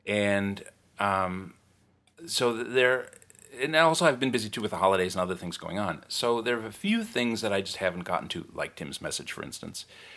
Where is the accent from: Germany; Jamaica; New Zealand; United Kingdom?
New Zealand; also born or lived in United States; Because as a New Zealander by way of America, I find the whole Australia-New Zealand rivalry thing a bit funny.